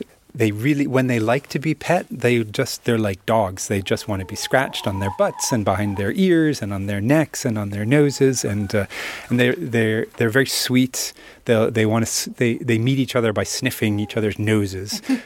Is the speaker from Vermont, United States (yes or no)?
yes; Vermont, United States; I mean, I grew up in Vermont